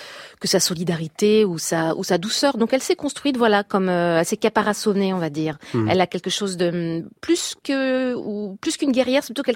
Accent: Île-de-France, France; Je viens de banlieue parisienne, de la Seine-Saint-Denis. Alors, je peux vous dire, j'avais très très envie de quitter cet endroit.

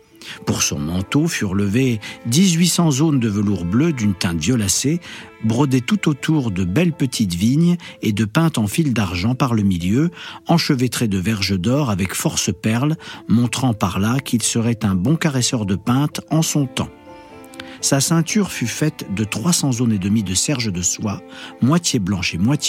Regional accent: Grand Est, France; moi j'étais frontalier quand j'étais enfant, j'habitais à la Meuse, donc j'étais à côté de la Belgique.

